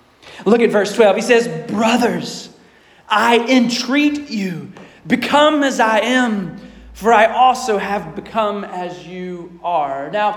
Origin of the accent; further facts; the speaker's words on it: United States; a dear friend by the name of Sean, who I grew up with in Woodford County and saw come to faith.